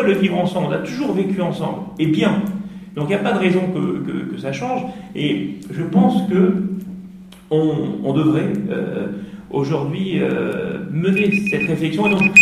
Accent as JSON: {"language": "French", "country": "France", "tie": "born or raised there", "said": "J'ai grandi en France, j'ai fait mes études en France. J'ai un esprit français"}